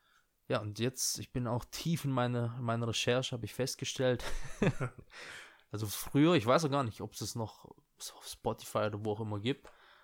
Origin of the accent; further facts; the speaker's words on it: Germany; born there; also ich bin hier geboren in Deutschland, aber ich habe auch viel in der Kindheit, wir waren in Italien